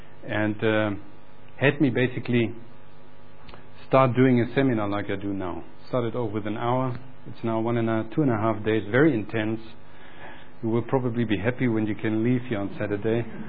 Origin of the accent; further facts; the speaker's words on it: Germany; accent: German; English is a second language; I am German, you hear it probably with my accent, although I try to hide it.